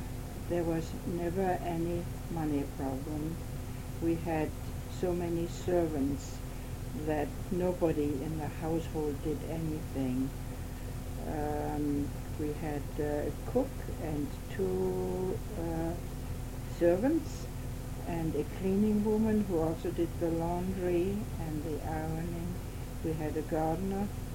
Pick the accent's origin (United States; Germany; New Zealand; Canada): Germany; Frankfurt, Hesse; I was born and raised in Frankfurt am Main, Germany.